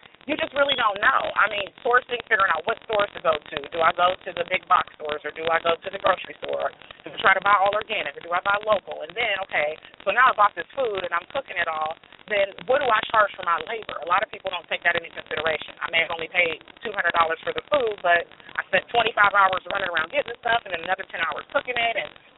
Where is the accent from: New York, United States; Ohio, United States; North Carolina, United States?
Ohio, United States; Youngstown; also born or lived in Columbus, Ohio; recently moved back to Youngstown, Ohio, my hometown from Columbus, Ohio, where I've been most of my adult life.